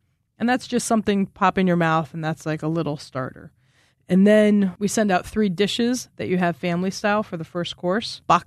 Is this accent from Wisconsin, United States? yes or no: yes; Wisconsin, United States; maybe it's just because I grew up in the Midwest and, you know, I'm from Wisconsin